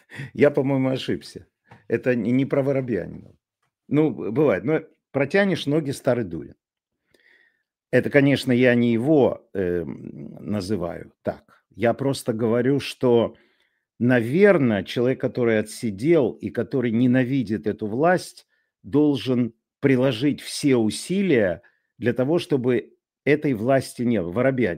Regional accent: Belarus; Вот я белорус, меня выпихивают из страны.

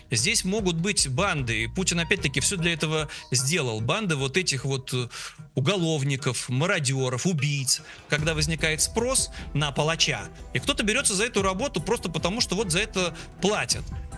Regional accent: Saint Petersburg, Russia; я петербуржец

